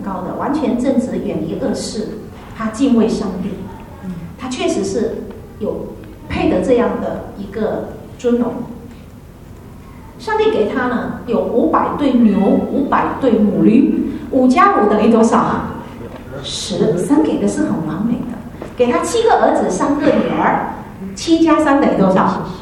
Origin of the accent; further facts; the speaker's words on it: Zhangzhou, Fujian, China; born there; 我是在出生在福建的漳州哈，漳州这个城市